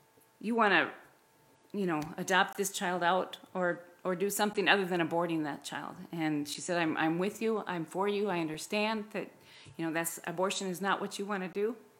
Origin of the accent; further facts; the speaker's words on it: Hastings, Nebraska, United States; Good morning. … I grew up in Hastings, Nebraska. That's where I was born and raised, and I was the 4th kid.